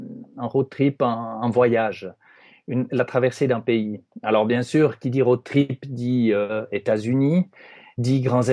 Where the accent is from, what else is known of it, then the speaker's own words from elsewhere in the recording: Neuchâtel, Switzerland; now in Yverdon, Switzerland; je suis né en 1954. J'ai grandi à Auvergne, près de Neuchâtel. Mmh. Puis j'ai vécu dans différents endroits de Suisse et un petit peu en France aussi. Et je me suis établi depuis bientôt 30 ans à Yverdon.